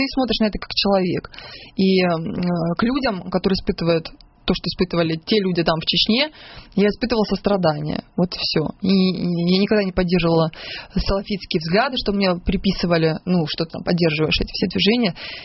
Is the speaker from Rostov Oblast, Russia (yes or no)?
yes; Donetsk, Rostov Oblast, Russia; born there; я родилась в Ростовской области, город Донецк, Ростовской области. Не тот Донецк, который сейчас ДНР, а маленький городок Шахтерский.